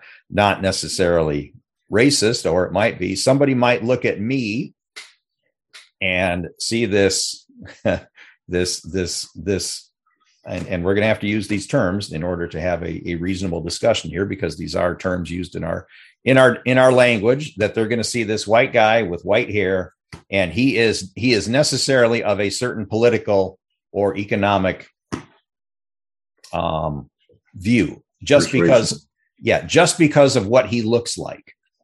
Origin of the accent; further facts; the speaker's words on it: Alpena, Michigan, United States; That growing up in Alpena, Michigan, everybody looked like me, okay, and there were no blacks, there were no Hispanics, there were no Native Americans.